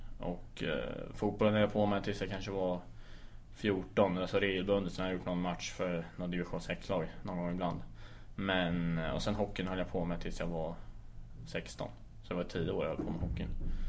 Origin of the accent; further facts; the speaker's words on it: Nora, Örebro County, Sweden; Jag är född här i Örebro på USA. Har bott i Nora fram tills jag var... Jag tror jag var flyttade hemifrån när jag var 20. Flyttade till Örebro då